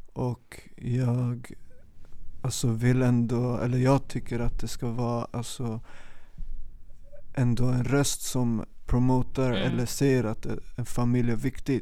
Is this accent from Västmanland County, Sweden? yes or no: yes; Västerås, Västmanland County, Sweden; also born or lived in Stockholm; Jag flyttade runt mycket, men jag växte upp i Stockholm tills jag var 5. Mina föräldrar skilde sig när jag var 3, men de försökte tills jag var 5. Sen flyttade min pappa till Sollentuna och min mamma flyttade till Västerås. Och jag flyttade med min mamma till Västerås.